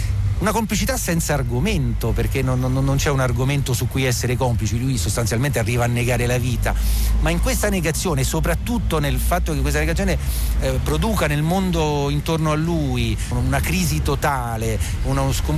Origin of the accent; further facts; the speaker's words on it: Rome, Lazio, Italy; essendo romano d'origine, sono cresciuto in questa città, affezionato a questa città che non ho mai compreso bene.